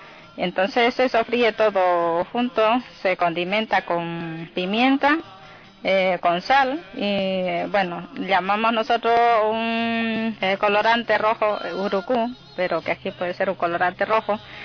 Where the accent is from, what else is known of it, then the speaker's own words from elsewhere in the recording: San Javier, Santa Cruz, Bolivia; soy de Bolivia, de Santa Cruz, exactamente de San Javier.